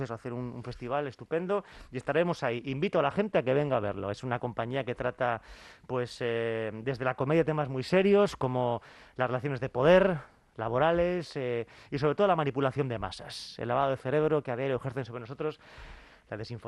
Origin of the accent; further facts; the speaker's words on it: Santurtzi, Basque Country, Spain; born there; yo nací en Santurchi, en la margen izquierda, que son todo cuestas.